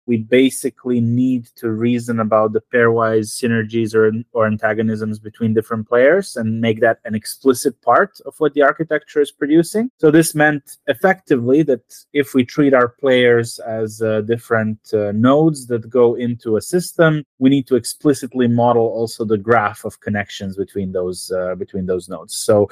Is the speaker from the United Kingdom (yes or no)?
no; Serbia; Yeah, I mean, I come from Serbia myself. We're also really crazy about football.